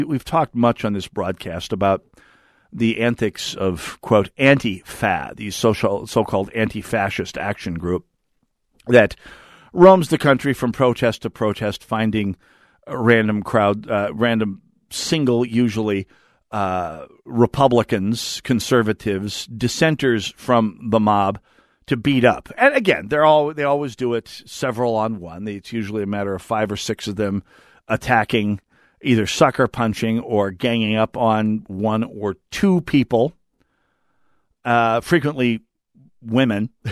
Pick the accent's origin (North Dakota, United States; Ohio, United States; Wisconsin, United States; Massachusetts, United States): North Dakota, United States; even the Vikings fans I grew up amongst in North Dakota, which used to be even more psychotic than the ones in Minnesota